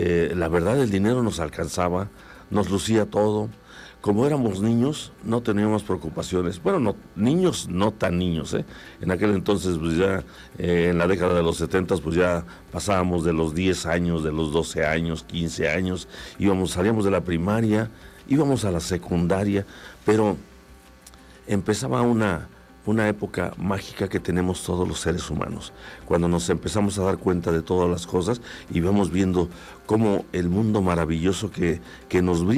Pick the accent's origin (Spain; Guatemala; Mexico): Mexico; Jojutla, Morelos; also born or lived in Zacatepec; de aquí de Jojutla, Morelos. Y cuando llegaba diciembre, pues empezaban muchas alegrías. Muchas alegrías porque éramos jóvenes